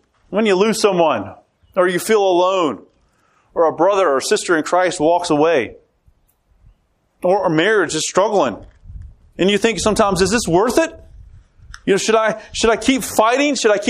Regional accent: Roanoke, Virginia, United States; also born or lived in Knoxville; That's where my hometown was. I was born and raised there. I went off to the Air Force for a number of years, came back, then went down to Knoxville for 5 years and made it back to Roanoke again.

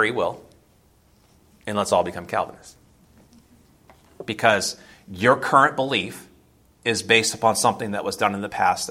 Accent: Florida, United States; For me, growing up in Florida, it was the boat ripples, the boat wake on the river.

